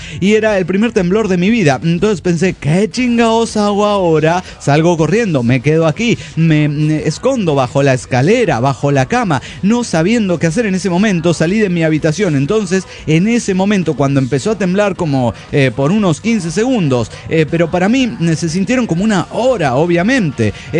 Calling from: Detroit, Michigan, United States; de Detroit, Michigan, United States.

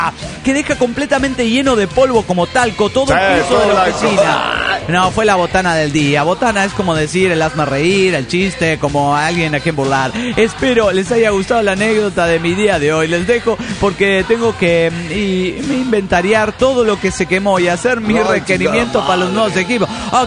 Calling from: California, United States; aquí vengo escribiéndoles desde California.

